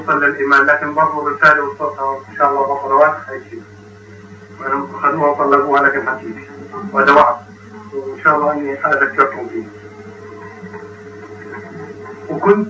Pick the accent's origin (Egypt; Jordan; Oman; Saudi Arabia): Jordan; لانه اوسط قضيه عندنا في الاردن